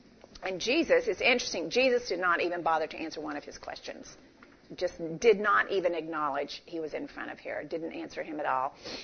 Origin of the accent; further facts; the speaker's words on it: Austin, Texas, United States; I grew up in Austin. My family all lived there, and I had some cousins.